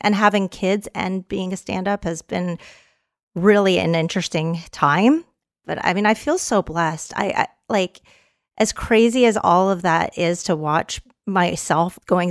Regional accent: Canada; now in United States; I'm a Canadian Texan.

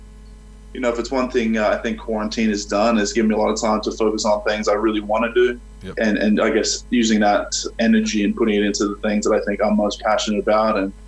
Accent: Brisbane, Queensland, Australia; also born or lived in Cannon Hill; I'm Indigenous boy, born and raised in Brisbane. You know, I've been through those whole circles. Like, I lived on the south side of Brisbane my whole life.

